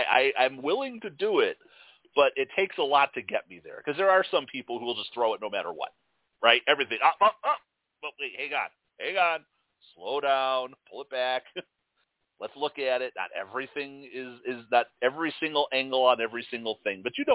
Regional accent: Chicago, Illinois, United States; no. We're from Chicago.

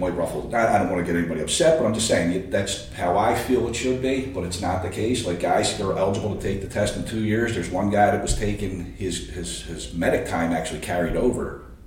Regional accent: Kensington, Pennsylvania, United States; I'm a Polack from Kensington with a GED.

